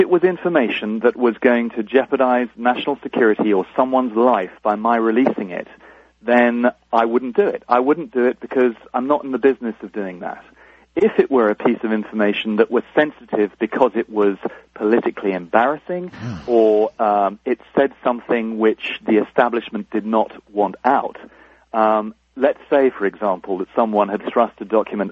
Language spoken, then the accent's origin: English; United Kingdom; Now, I'm a Brit, but I'm a patriot